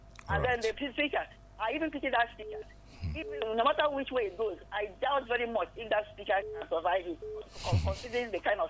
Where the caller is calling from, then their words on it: Nigeria; Oh, no, I'm calling from